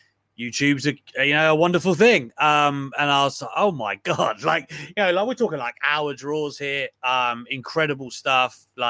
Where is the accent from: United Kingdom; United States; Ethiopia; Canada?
United Kingdom; it might just be because I'm British.